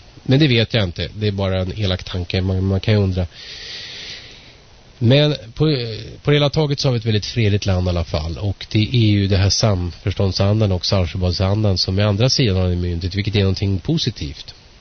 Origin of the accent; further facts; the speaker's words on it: Sweden; jag växte upp i Sverige, tycker väldigt mycket om Sverige